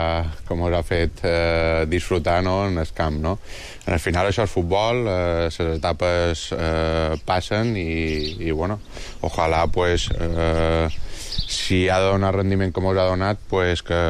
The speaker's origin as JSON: {"language": "Catalan", "region": "Balearic Islands", "country": "Spain", "said": "Com a mallorquí, mallorquinista, i per això estic superagraït"}